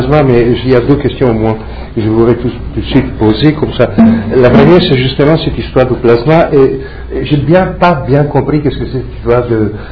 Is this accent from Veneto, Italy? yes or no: yes; Padua, Veneto, Italy; French is a second language; Quand j'étais petit, j'habitais à Padoue